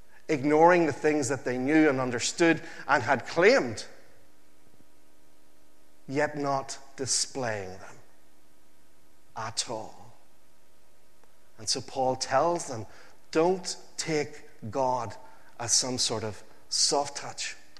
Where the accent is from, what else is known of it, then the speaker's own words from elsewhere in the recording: Portadown, Northern Ireland, United Kingdom; When I grew up in Portadown, there are street preachers every Saturday afternoon.